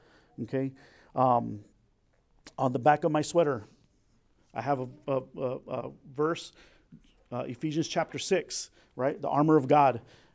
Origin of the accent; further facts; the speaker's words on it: Los Angeles, California, United States; My wife and I, our whole family, we're both from Los Angeles, and so we connected really well.